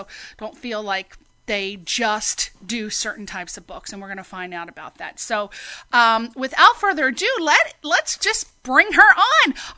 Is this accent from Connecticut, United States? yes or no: yes; Connecticut, United States; And I'm actually from New England myself. I'm from Connecticut.